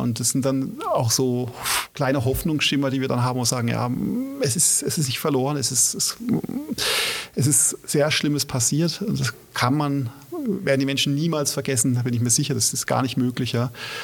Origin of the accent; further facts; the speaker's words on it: Germany; Das merke ich auch als Deutscher, obwohl ich die Sprache nicht spreche.